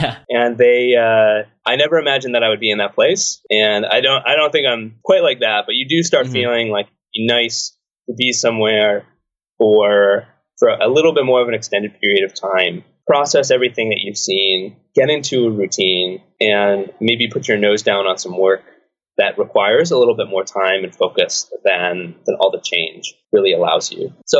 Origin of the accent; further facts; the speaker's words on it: United States; I think as an American, you have all these conceptions in your head of Serbia